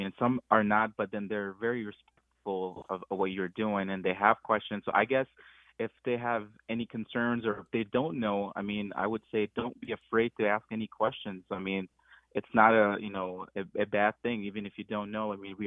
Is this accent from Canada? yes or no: no; India; So me being Indian, so we would have fried samosas.